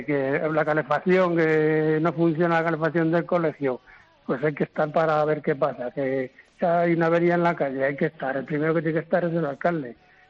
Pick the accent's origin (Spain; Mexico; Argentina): Spain; Peralejos de las Truchas, Castilla-La Mancha; yo nací en Peralejos de las Truchas, entonces yo estoy muy orgulloso de ser de Alejos de las Truchas, me encanta mi pueblo.